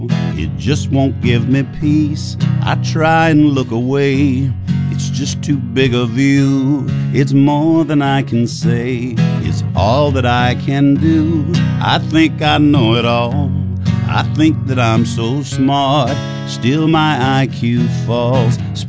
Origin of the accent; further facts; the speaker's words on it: Mississippi, United States; I had gone back to my hometown for a funeral.